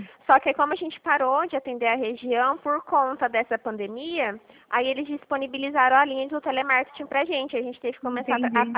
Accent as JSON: {"language": "Portuguese", "town": "Dracena", "region": "São Paulo", "country": "Brazil", "said": "eu sou de Dracena."}